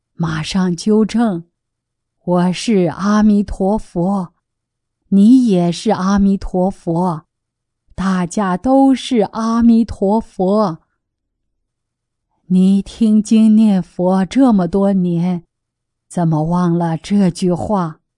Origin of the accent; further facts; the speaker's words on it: Shuangcheng, Heilongjiang, China; 咱家乡的亲人挺好。咱们双城堡，双城堡，双城，宝可多了。